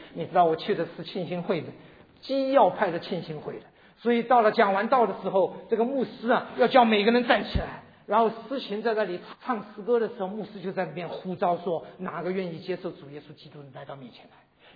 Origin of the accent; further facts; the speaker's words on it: China; 全场200多个人，只有我一个中国人。